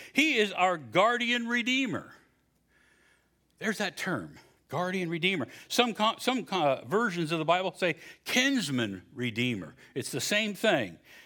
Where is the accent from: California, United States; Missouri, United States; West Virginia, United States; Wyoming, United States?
West Virginia, United States; I can say that I'm from West Virginia.